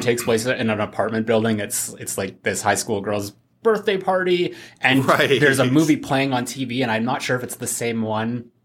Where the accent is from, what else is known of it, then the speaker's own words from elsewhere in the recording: Toronto, Ontario, Canada; where I grew up in Toronto